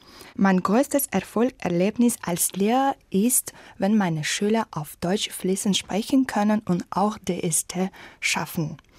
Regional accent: Dushanbe, Tajikistan; German is a second language; komme aus Dushanbe. Dushanbe ist die Hauptstadt von Tadschikistan und bin in Dushanbe geboren im Jahre 1989.

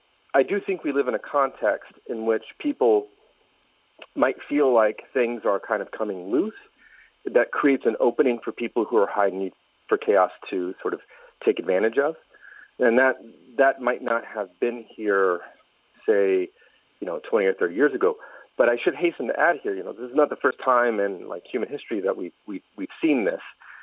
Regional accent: United States; now in Paris, France; I'm also American, even though I'm living and working in Paris.

